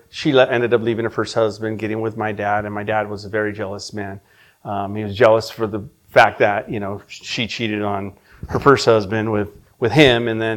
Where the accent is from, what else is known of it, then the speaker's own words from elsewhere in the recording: California, United States; And but born and raised in California, born to a beautiful Italian woman.